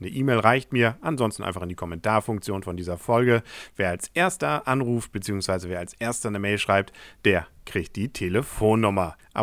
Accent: Northern Germany, Germany; Da fühlt man sich als Norddeutscher doch gleich bestätigt, dass einfach die besten Sprecher selbst bei solchen Anrufen aus Norddeutschland kommen.

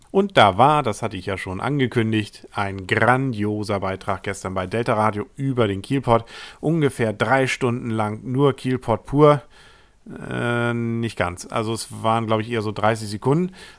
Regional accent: Kiel, Schleswig-Holstein, Germany; Sind wir Kieler nicht schon genug bestraft?

